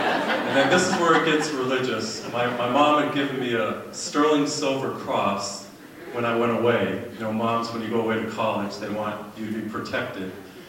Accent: New England, United States; I grew up in New England. And I was born and brought up Catholic.

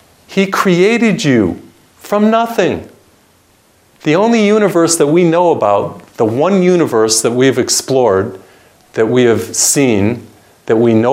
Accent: Massachusetts, United States; I'm from Massachusetts, and you know, we celebrate Thanksgiving every year in November.

